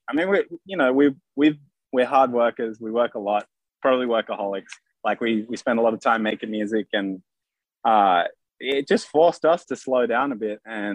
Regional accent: Sydney, New South Wales, Australia; Like, you know, in Australia, we grew up in Sydney.

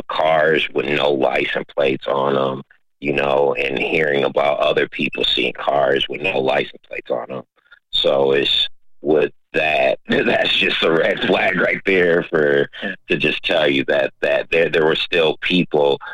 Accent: Minneapolis, Minnesota, United States; From me being on social media and just growing up in South Minneapolis

